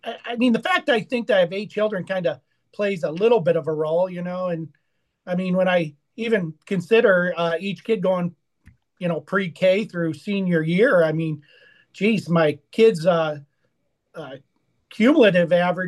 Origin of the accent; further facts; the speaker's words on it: Coleman, South Dakota, United States; from DeSmit. As he said, I grew up in Coleman, South Dakota, home of the Wildcats.